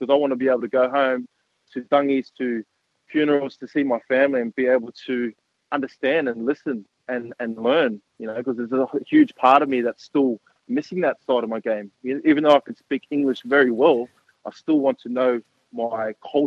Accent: Sydney, New South Wales, Australia; So I was brought up or born and bred in Sydney.

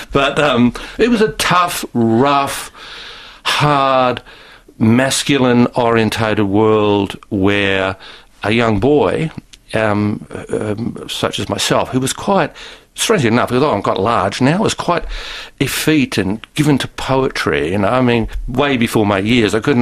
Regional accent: Hastings, Hawke's Bay, New Zealand; also born or lived in Sydney, Australia; And then we went back to a place called Hastings

